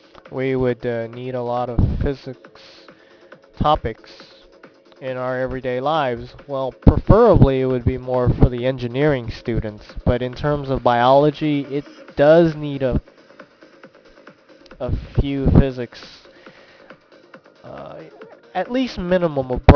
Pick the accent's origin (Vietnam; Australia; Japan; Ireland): Vietnam; now in San Diego, United States; I've been living in San Diego since I came to America in 1989, and I was originally from Vietnam, but I've been living in San Diego for about 14, 15 years